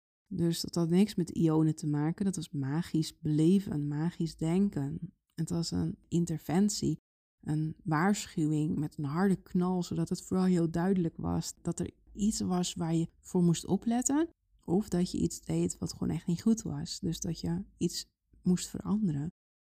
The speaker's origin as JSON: {"language": "Dutch", "country": "Netherlands", "tie": "born or raised there", "said": "ik ben een Nederlander. Ik ben hier opgegroeid, ik ben hier niet geboren, maar wel opgegroeid. Mijn ouders zijn gewoon Nederlands"}